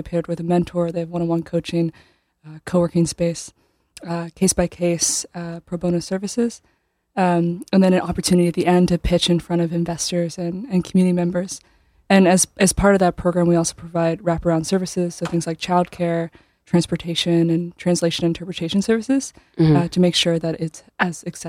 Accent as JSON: {"language": "English", "town": "Lexington", "region": "Kentucky", "country": "United States", "said": "I'm a Lexington. I'm from Lexington"}